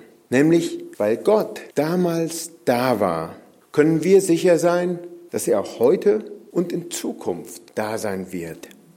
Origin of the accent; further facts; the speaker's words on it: Siegen, North Rhine-Westphalia, Germany; naja, ich bin in Siegen aufgewachsen, im Siegerland.